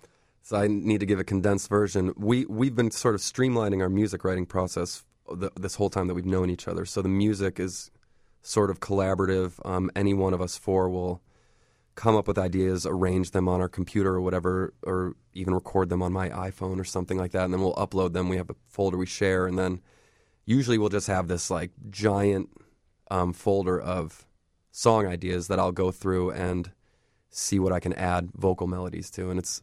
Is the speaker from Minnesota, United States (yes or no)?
no; Libertyville, Illinois, United States; I am originally from the north suburbs, Libertyville.